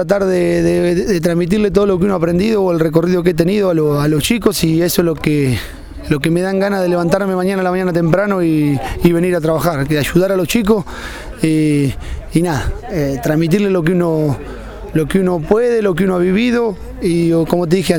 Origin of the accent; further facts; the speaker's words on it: Olavarría, Buenos Aires Province, Argentina; queda demostrado en este plantel que la mayoría somos de acá de Olavarría